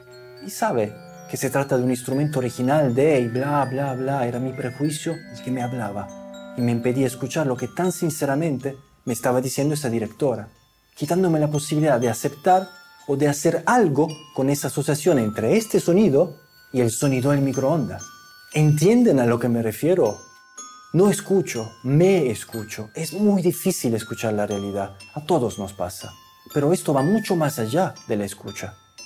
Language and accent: Spanish; Italy; Spanish is a second language; Yo soy italiano.